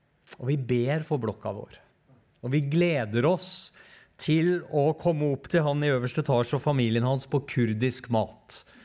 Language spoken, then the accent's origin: Norwegian; Oslo, Norway; og bor nå på Lindeberg, som er en del av Alna bydel. Så om dere ikke var redd fra før for at jeg kommer fra Oslo, så kan jeg nå si at jeg også kommer fra den delen av Oslo som har høyest smittetall.